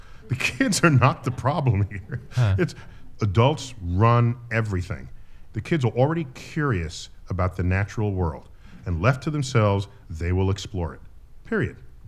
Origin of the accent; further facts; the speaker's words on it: New York, United States; born there; And I was born in the Bronx, New York, where I pretty much thought I'd seen all the stars visible.